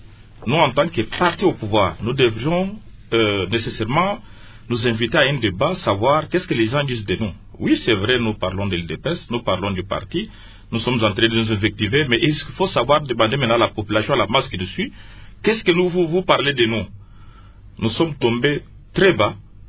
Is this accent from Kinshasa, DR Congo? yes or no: no; Kasaï, DR Congo; Je suis de Kassai, bien entendu, mais la question qui concerne l'Est